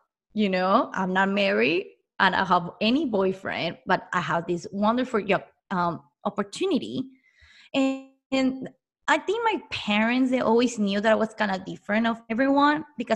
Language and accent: English; Mexico; moved away as an adult; now in United States; even though I was born and raised in Mexico, I know my education was in Mexico.